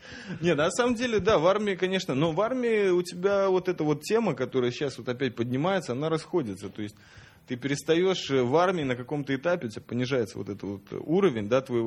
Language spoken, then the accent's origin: Russian; Jerusalem, Jerusalem District, Israel; я вот тебе скажу, бразер, мы как оба из Джеруса